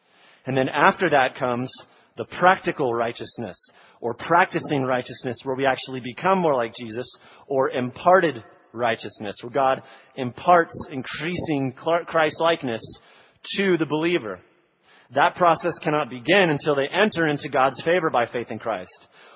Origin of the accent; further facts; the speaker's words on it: Texas, United States; Oh, I know all this, Pastor. I grew up in Texas and dad's in the ministry.